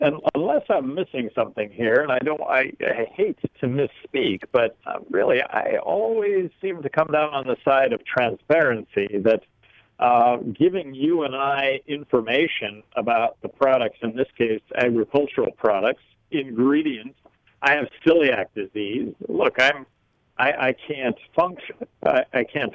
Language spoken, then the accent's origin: English; Aberdeen, South Dakota, United States; Well, I grew up in South Dakota, so I do understand the South Dakota way of life, having been molded by South Dakota, Aberdeen, and was born in North Dakota.